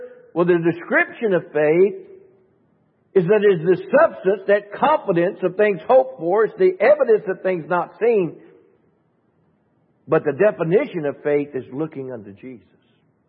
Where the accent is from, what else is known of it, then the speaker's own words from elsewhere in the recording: Virginia, United States; now in Ohio, United States; We are from Virginia. We moved from Virginia to Ohio.